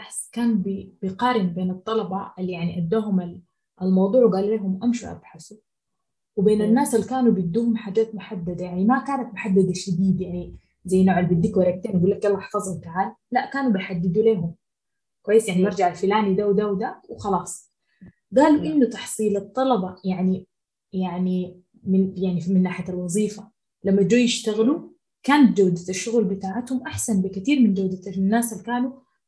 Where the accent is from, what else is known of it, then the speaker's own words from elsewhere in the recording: Sudan; الحاجة دي أصلا ما متوفرة عندنا في السودان